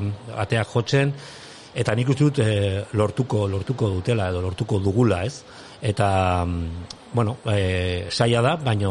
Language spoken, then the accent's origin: Basque; Pamplona, Navarre, Spain; Nafarran Iruñakoa naiz